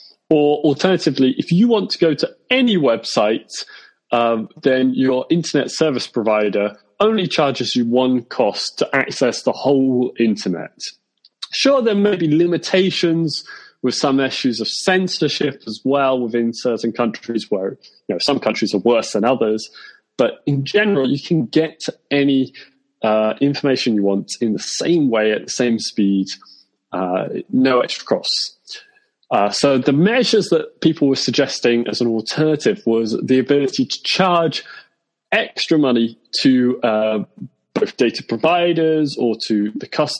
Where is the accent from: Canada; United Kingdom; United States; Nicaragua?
United Kingdom; I'm a Brit, so I'm not going to get into it.